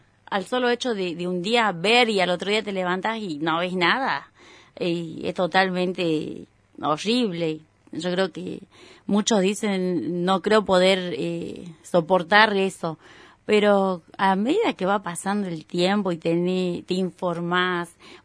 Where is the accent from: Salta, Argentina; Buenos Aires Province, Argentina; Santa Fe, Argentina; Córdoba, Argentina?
Salta, Argentina; born there; now in Río Grande, Argentina; Yo nací en Salta capital.